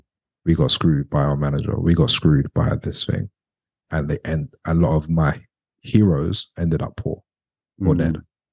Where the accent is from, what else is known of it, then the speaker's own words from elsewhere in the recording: Leyton, London, United Kingdom; I was born in Hackney. I grew up in Waltham Forest, Leighton. So in East London my whole life. I still live there now. Never lived anywhere else, even though I have got to travel.